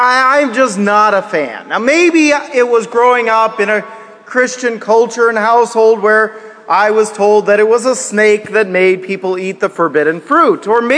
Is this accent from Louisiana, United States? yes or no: no; Kansas, United States; Well, growing up in Kansas, there were a lot of poisonous snakes.